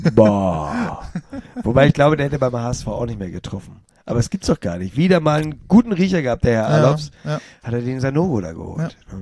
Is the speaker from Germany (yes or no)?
yes; Hamburg, Germany; wir nehmen den Podcast in Hamburg auf. Ich bin Hamburger, ich bin HSV-Mitglied